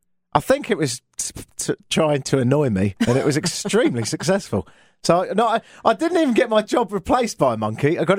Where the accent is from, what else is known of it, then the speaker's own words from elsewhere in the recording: London, United Kingdom; moved away as an adult; I am from London. I've been living here for 7 years.